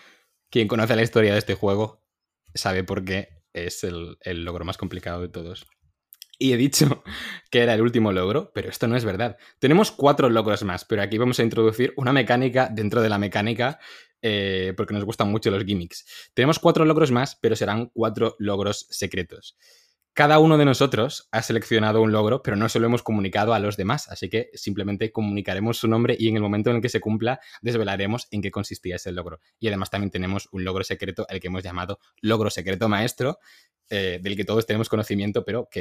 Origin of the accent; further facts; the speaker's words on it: Vigo, Galicia, Spain; now in Madrid, Spain; Ari y yo somos de Vigo, Pablo es de Soria. Ahora mismo Pablo y yo estamos estudiando en Madrid